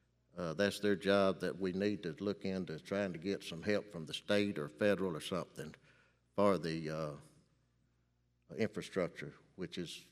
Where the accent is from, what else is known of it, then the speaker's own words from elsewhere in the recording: Louisiana, United States; now in Ouachita Parish, United States; I've lived in Ouachita Parish since 1980. I'm originally from West Carroll Parish, and it was a fine community to grow up in.